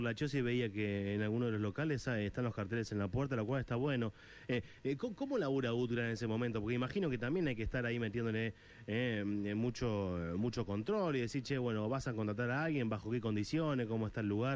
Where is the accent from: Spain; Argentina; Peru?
Argentina; Tandil, Buenos Aires Province; yo soy de Tandil, he nacido allá